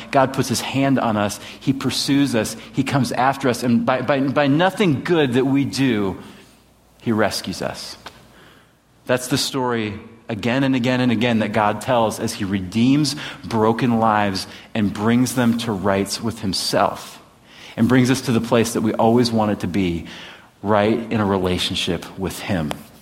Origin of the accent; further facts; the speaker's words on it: Livonia, Michigan, United States; When I tell people in the South that I'm from Detroit, they step back and they're like, oh, no, I'm from Livonia, okay? Livonia. It's the most vanilla place that you could grow up when I grew up there.